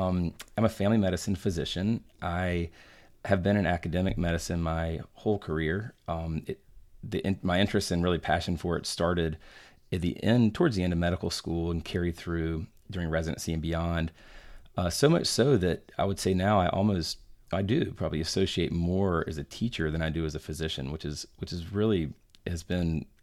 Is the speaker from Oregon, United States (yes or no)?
no; North Carolina, United States; So I'm from North Carolina.